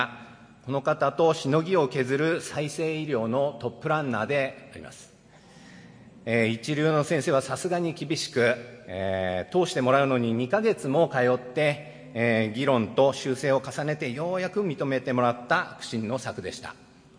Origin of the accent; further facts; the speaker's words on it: Nakashibetsu, Hokkaido, Japan; 私は1967年10月20日北海道の中標津町という酪農の町で生まれ育ちました。